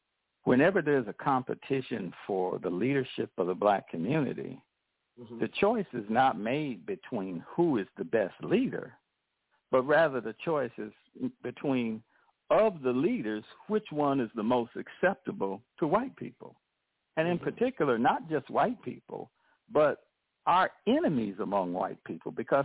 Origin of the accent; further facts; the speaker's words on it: Milwaukee, Wisconsin, United States; moved away as an adult; now in Baton Rouge, United States; My people are from Mississippi, Laurel, but I was raised in Milwaukee, Wisconsin, and that's pretty much where I grew up.